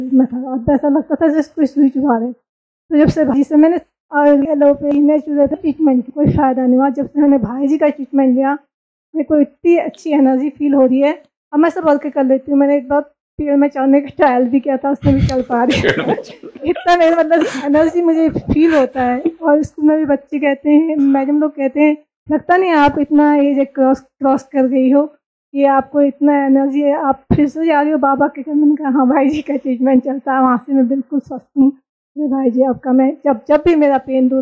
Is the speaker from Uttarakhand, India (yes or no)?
yes; Nainital, Uttarakhand, India; मैं उत्तराखंड नैनीताल से बिलोंग करती हूँ